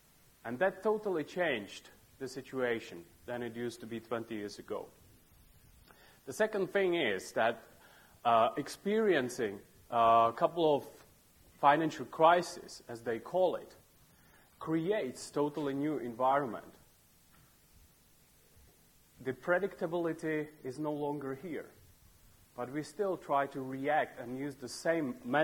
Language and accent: English; Czechia; I come from Czech Republic